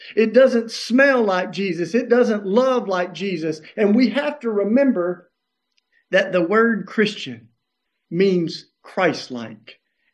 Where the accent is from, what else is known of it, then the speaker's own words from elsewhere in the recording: Tennessee, United States; I'm in Tennessee right now, and this is my home state.